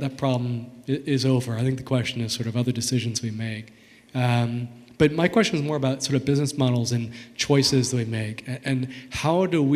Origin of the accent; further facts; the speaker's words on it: Florida, United States; I'm from Florida, so that means you never, it's unpredictable.